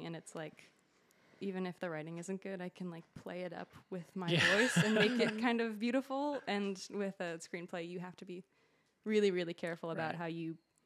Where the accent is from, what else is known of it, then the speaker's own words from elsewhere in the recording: Michigan, United States; But yeah, I was born and raised in Michigan and now I live here